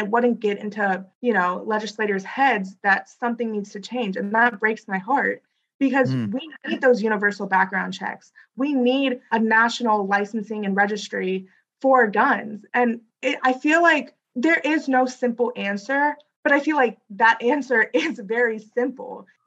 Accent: South India, India; my family, we come from South India, and we see that colorism firsthand.

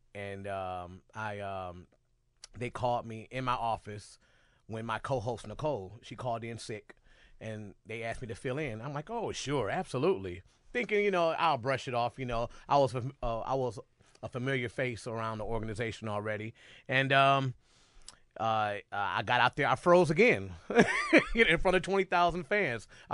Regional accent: Cleveland, Ohio, United States; I mean, born and raised in Cleveland, it's a lifelong dream of mine.

